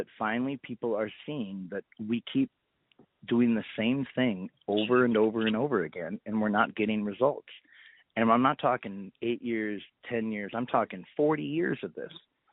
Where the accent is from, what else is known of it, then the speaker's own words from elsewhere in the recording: Minnesota, United States; I know I say soda even though I'm from Minnesota. It's weird.